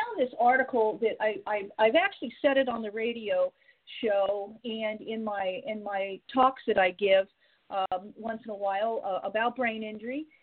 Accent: United Kingdom; We're British, so the British books were at no limit in our house

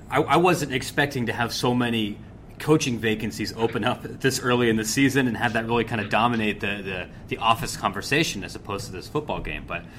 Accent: Columbus, Ohio, United States; it didn't really reflect my experience growing up near Columbus or attending Ohio State.

